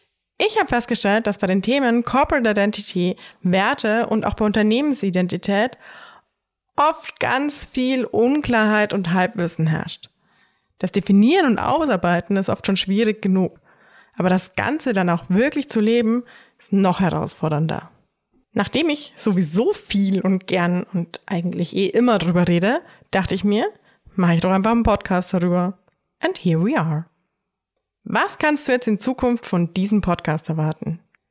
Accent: Traunstein, Bavaria, Germany; now in Salzburg, Austria; Wie du vielleicht an meinem Dialekt hörst, wohne ich zwar in Salzburg, aber bin eigentlich aus Bayern. Ich bin in Traunstein im Chiemgau aufgewachsen, aber meine Wurzeln liegen auch in Salzburg. Ich bin zwischen den Grenzen groß geworden und wie man hier so schön sagt, lebenslange Grenzgängerin.

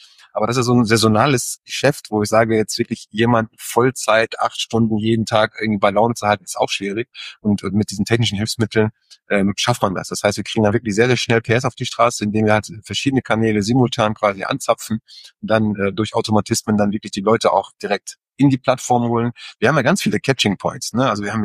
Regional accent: Singapore; now in Germany; meine alte Heimat Singapur

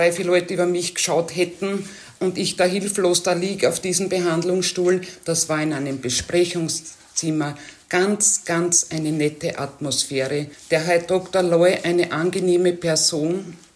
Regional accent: Austria; now in Germany; Ich bin nicht in Österreich, in meiner Heimat, ich bin in Deutschland.

